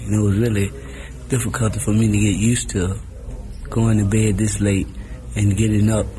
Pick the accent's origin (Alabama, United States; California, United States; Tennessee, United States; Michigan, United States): Alabama, United States; Birmingham; I'm from Birmingham, Alabama. I'm 18 years of age.